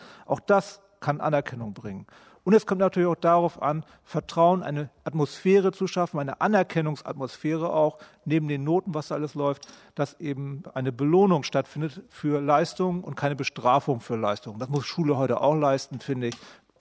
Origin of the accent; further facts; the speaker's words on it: Lower Saxony, Germany; Ich bin aus dem Landkreis Verden